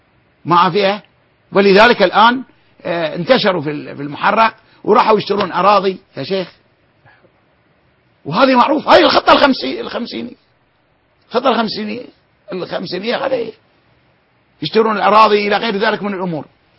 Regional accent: Bahrain; عندنا في البحرين بنات عاطلات

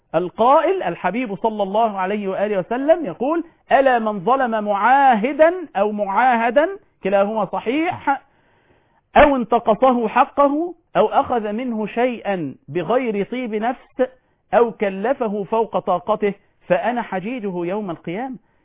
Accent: Egypt; بلدنا مصر

